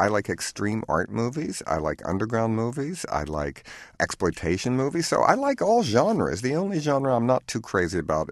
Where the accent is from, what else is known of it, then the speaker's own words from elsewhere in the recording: Baltimore, Maryland, United States; growing up in Baltimore, I every night would go down to the Hippodrome or the Mayfair or the New and see blaxploitation movies.